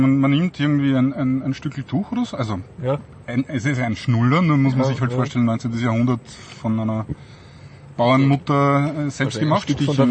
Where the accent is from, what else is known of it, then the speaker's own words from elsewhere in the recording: Austria; Was man bei uns in Österreich wahrscheinlich kennt, ist der Graumohn